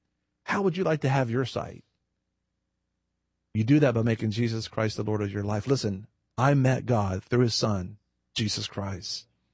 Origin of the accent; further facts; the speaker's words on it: United States; I mean, I'm an American.